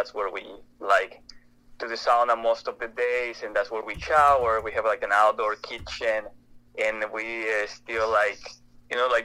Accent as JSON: {"language": "English", "town": "La Paz", "region": "Baja California Sur", "country": "Mexico", "tie": "born or raised there", "said": "And I grew up in Baja, Mexico. Hmm. Like I grew up on the southern part of Baja. Like wow. If people are familiar with La Paz. Yeah. It's like a beautiful, beautiful place. And that's where I grew up."}